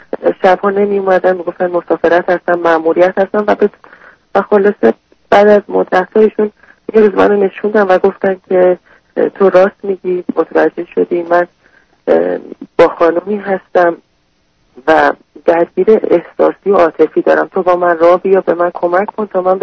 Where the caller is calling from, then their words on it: Iran; من از ایران هستم